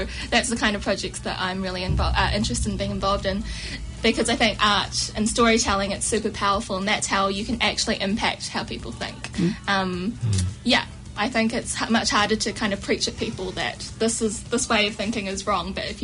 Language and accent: English; United States; I'm American. Does that count?